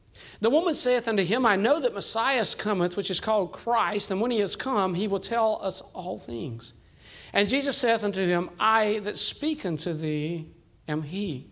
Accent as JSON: {"language": "English", "region": "Georgia", "country": "United States", "said": "I was from South Georgia."}